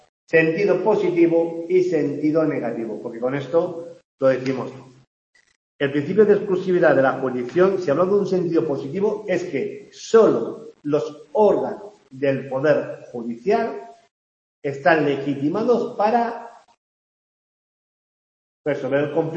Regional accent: Valencia, Valencian Community, Spain; En Valencia, yo soy valenciano

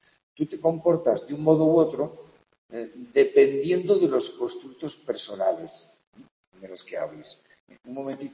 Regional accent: Navarre, Spain; yo soy navarro, pero tengo ideas distintas a otros navarros. Soy español y tengo ideas distintas a otros españoles.

